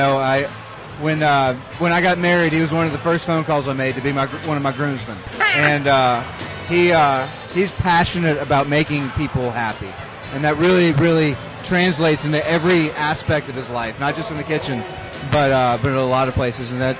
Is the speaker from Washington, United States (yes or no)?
no; New Orleans, Louisiana, United States; but I grew up in New Orleans, and the symbol of New Orleans is a fleur-de-lis.